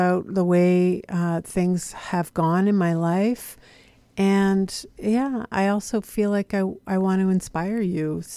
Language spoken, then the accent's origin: English; Toronto, Ontario, Canada; That's how I grew up in Toronto.